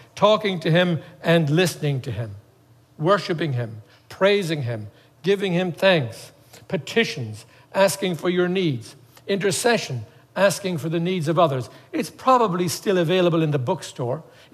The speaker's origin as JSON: {"language": "English", "country": "Ireland", "tie": "born or raised there", "said": "I grew up in Ireland thinking that prayer was saying prayers."}